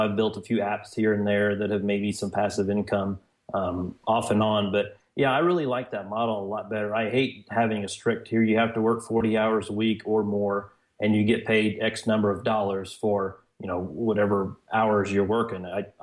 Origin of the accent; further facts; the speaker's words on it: Winslow, Indiana, United States; I grew up in a little bitty town in southern Indiana, Winslow, Indiana, which it was about, 800 people or so.